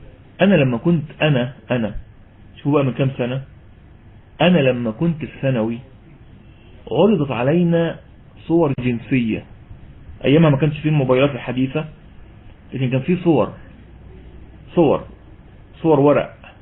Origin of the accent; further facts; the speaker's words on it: Egypt; عندنا في مصر